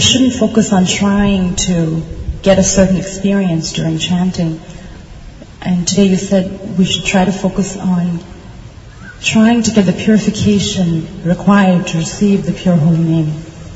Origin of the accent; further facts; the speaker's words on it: St. Louis, Missouri, United States; Hare Krishna … I'm from St. Louis, Missouri.